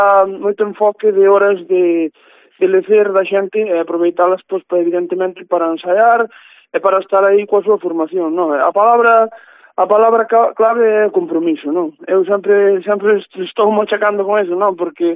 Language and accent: Galician; Lourenzá, Galicia, Spain; Bueno, eu concretamente non son de Foz, eu son de Lourenzá